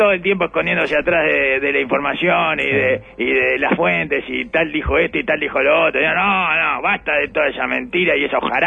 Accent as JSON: {"language": "Spanish", "region": "Canary Islands", "country": "Spain", "said": "Como nosotros, sí, como nosotros, como los canarios, en general, ¿verdad?"}